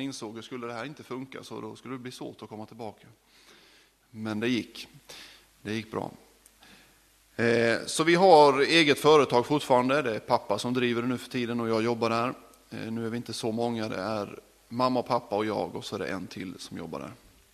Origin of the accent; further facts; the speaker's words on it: Marieholm, Skåne, Sweden; Jag är uppvuxen i Marieholm. Och ibland kallas det också för Marieholms bruk. Men jag brukar säga att jag bor i Marieholm och där finns Marieholms bruk.